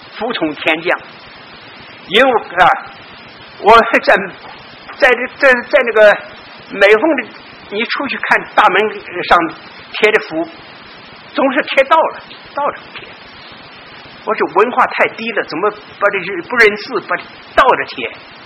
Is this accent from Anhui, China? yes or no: yes; Suxian, Anhui, China; 我在原来是在安徽成长的，这安徽那个宿县的礼拜堂啊，